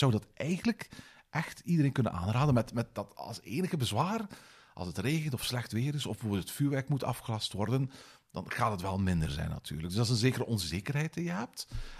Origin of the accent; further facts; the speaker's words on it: Belgium; Voor ons als Belgen is een oliebol iets dat eigenlijk alleen maar vers gegeten wordt.